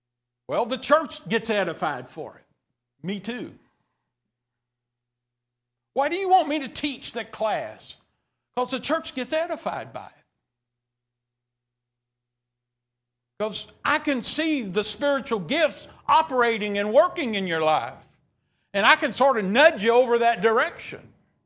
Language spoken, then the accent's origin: English; Texas, United States; Now, I'm from East Texas, so it takes me a while.